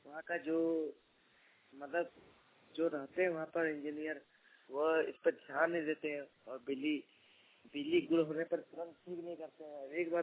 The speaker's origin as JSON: {"language": "Hindi", "town": "Kashikund", "region": "Jharkhand", "country": "India", "said": "मैं ग्राम काशीकुंड जिला दुमका आज झारखंड का रहने वाला हूँ।"}